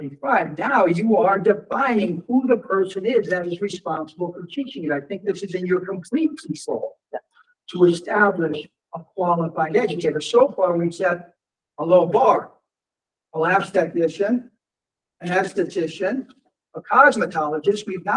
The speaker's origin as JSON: {"language": "English", "region": "Massachusetts", "country": "United States", "said": "I'm from Massachusetts. It's 100 hours."}